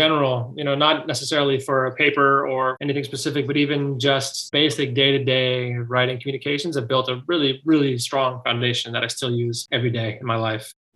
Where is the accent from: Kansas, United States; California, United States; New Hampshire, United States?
New Hampshire, United States; I was a big fish in a little pond in my hometown. So coming to Milton was a kind of a rude awakening and a humbling experience. I was top of my class in New Hampshire, best athlete in the school.